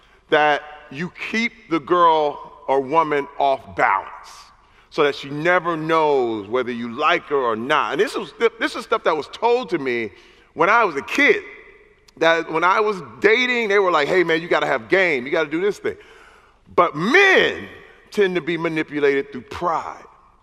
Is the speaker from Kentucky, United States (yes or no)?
no; Flint, Michigan, United States; You know, I came up from Flint, Michigan. I was an athlete. I played 7 years in the NFL. Flint, Michigan was a very depressed area.